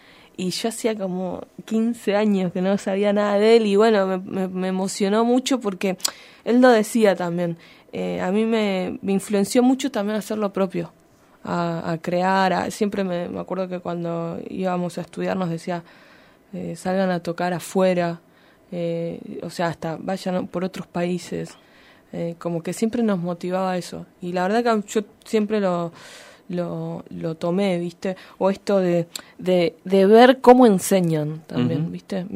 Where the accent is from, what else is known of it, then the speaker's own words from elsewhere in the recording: Buenos Aires, Argentina; yo soy de Buenos Aires, mi papá nació en Santa Rosa de La Pampa